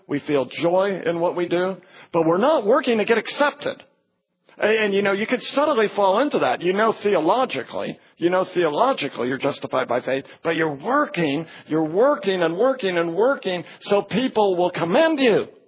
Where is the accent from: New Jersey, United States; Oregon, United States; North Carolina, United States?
Oregon, United States; Salem; My dad was a nurseryman. I grew up outside of Salem, Oregon.